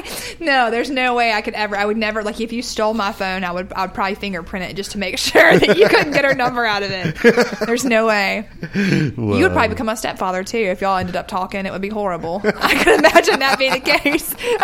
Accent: Alabama, United States; now in Los Angeles, United States; I grew up in Alabama, and I had a very different set of standards and beliefs that people around me did.

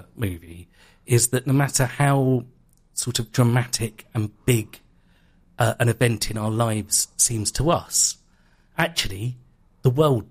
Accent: Hastings, South East England, United Kingdom; if I say to someone, I'm from Hastings, quite often they'll say, oh, lovely.

